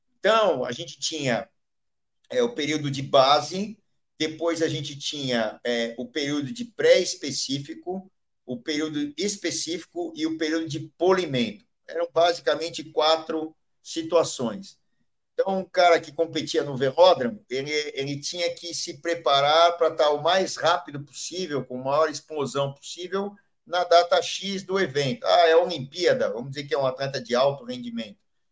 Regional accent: Barbacena, Minas Gerais, Brazil; quando eu competia lá, quando era pequeno lá em Barbacena, isso nos anos 80, 90.

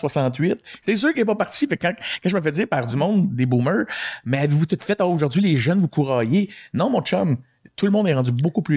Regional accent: Quebec, Canada; C'est un sport dans lequel on a grandi au Québec, dans le hockey

